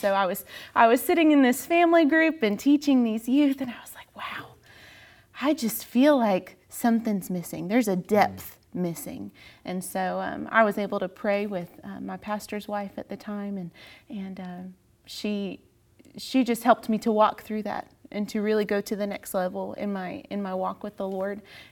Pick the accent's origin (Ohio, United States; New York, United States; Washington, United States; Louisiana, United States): Ohio, United States; Dayton; also born or lived in Orlando, Florida; I was born in Orlando, Florida, into a wonderful Christian home. I have wonderful parents. I have three older brothers, so I've got my own little security squad around me. It's great. But we moved to Dayton, Ohio shortly after